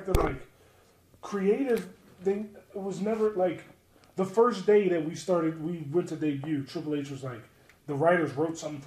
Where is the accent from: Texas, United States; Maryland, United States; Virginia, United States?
Maryland, United States; I grew up in Maryland, so as a kid, I used to go to MCW shows.